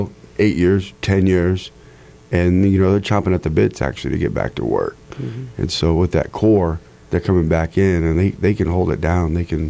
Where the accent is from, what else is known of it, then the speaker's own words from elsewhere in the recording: Texas, United States; I'm from Texas, and barbecue is just what we do. It's what we were raised doing, and it's what we love doing